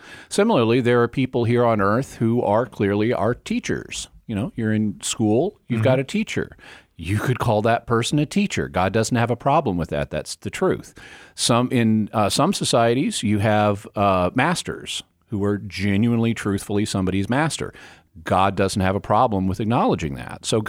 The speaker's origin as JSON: {"language": "English", "region": "Arkansas", "country": "United States", "tie": "born or raised there", "said": "Tomorrow takes me back to my home state of Arkansas. There is a park, a state park, just outside of my hometown called Devil's Den."}